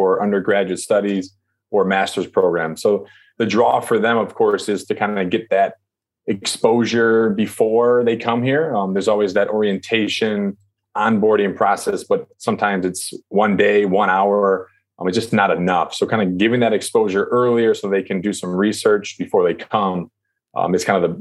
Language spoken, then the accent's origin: English; United States; So I met my wife in China, and she's Chinese and I'm American.